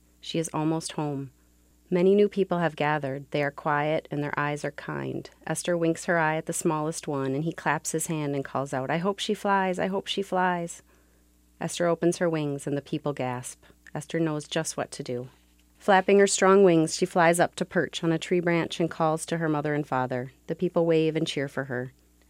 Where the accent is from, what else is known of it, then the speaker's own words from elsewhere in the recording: Forest Lake, Minnesota, United States; I'm from Forest Lake, Minnesota.